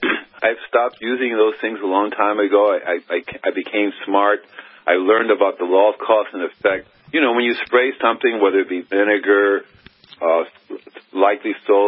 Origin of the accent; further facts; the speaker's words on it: Miami, Florida, United States; also born or lived in Gainesville; I mean, I'm originally from Miami, Florida, right?